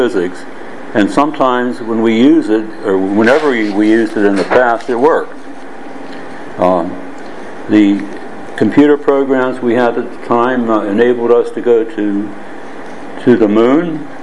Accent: United States; now in Hong Kong; I'm an American living in Hong Kong, Berlin, and of course sometimes in the U.S.

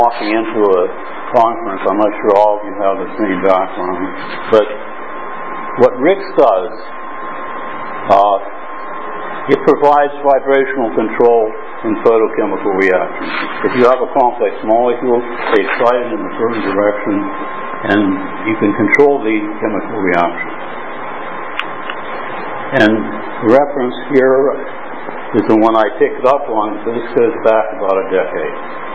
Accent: United States; I'm an American. I'm living in Hong Kong in Berlin. I came here from Berlin.

